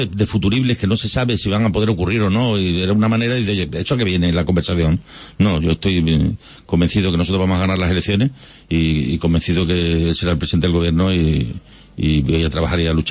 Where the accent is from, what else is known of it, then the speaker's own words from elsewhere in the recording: Olivenza, Extremadura, Spain; si yo soy de Badajoz? Yo soy nacido en Olivenza y residente en Maduro durante muchísimos años. Allí tengo mi puesto de trabajo.